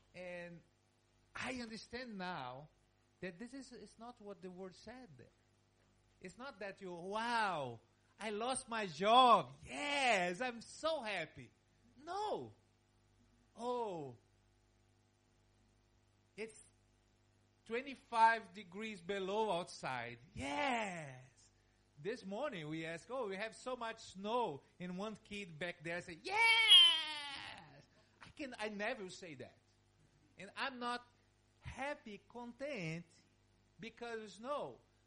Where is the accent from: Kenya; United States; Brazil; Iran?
Brazil; English is a second language; because I'm from Brazil. I like to see snow from afar